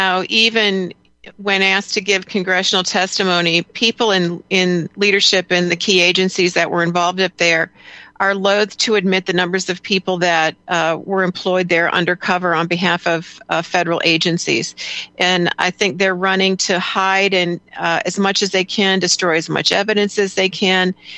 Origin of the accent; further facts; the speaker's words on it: Midwest, United States; You know, I grew up in the Midwest.